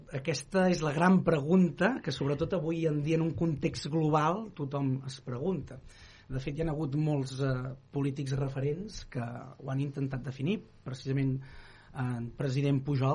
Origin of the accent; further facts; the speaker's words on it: Catalonia, Spain; dels que som catalanoparlants